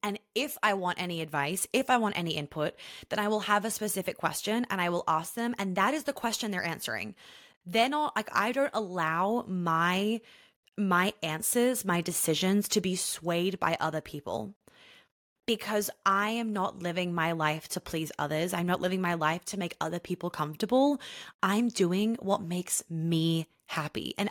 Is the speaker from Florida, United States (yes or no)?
no; New York, United States; now in Atlanta, United States; I lived in New York. I grew up in New York. My home has always been New York. And I still feel like that is my home. But our home is Atlanta.